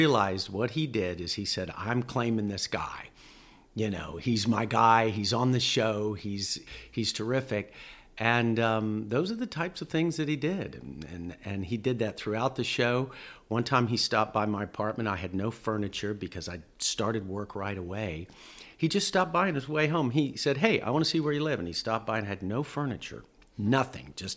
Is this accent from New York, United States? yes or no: yes; New York, United States; because I was from New York. I was nobody.